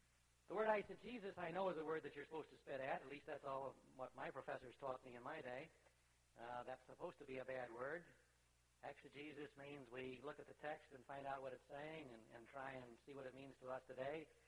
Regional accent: Nebraska, United States; Now, I grew up out in Nebraska. I think every 25 miles there was a pony track.

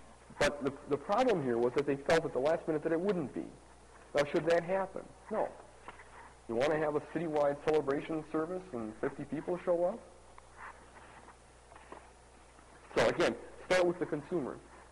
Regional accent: Milwaukee, Wisconsin, United States; you can tell I'm from Milwaukee

